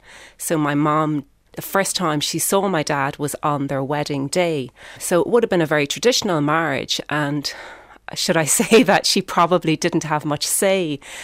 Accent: Ireland; but my parents made a really, really great effort that we grew up being Irish, not Indian. So at home, my mother would speak Hindi to us.

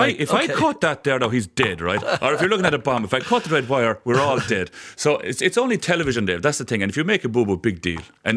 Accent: Ireland; I suppose it's easy for us, Dave, to say people who were born and bred in Ireland, and we all have our connections. We have our mother and father down the road.

